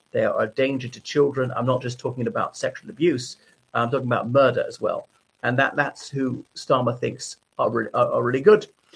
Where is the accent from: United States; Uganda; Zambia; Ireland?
Ireland; from Ireland.